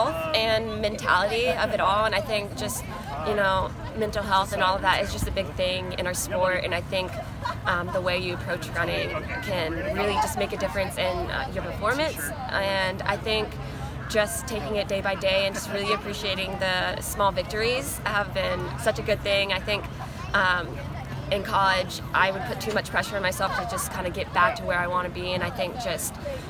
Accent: Raleigh, North Carolina, United States; it's just great to be able to represent Raleigh and just be around my hometown.

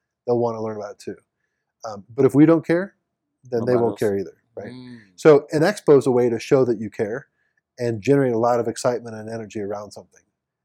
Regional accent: St. Louis, Missouri, United States; I'm a St. Louis guy, so I'm from St. Louis.

